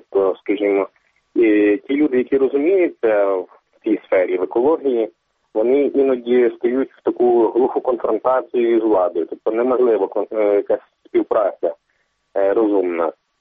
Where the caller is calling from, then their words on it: Kalush, Ivano-Frankivsk Oblast, Ukraine; я з Калуша.